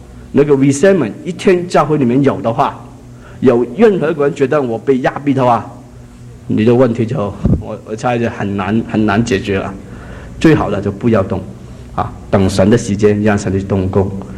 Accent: Hong Kong; moved away; 我们从香港来的就觉得你家里煮的怎么样就不够我们餐馆煮的好

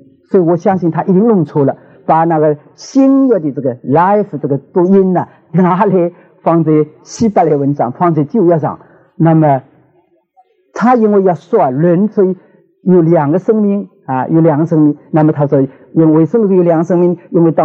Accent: China; 犹太人也像，要像我们中国人，我们中国人老乡一样的啊

